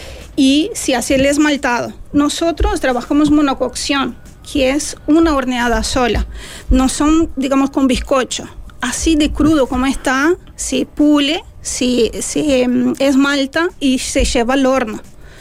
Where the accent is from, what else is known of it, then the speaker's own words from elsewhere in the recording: Brazil; Spanish is a second language; now in Uruguay; No, yo soy brasileña, estoy acá en Uruguay desde 2003.